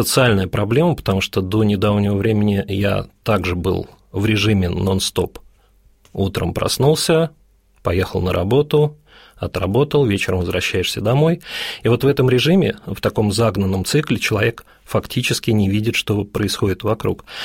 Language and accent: Russian; Moscow, Russia; я фактически рожден здесь, я родился в Лефортово, за Яузой, вот из 3 лет живу, практически не выезжая в Бауманском, Басманном районе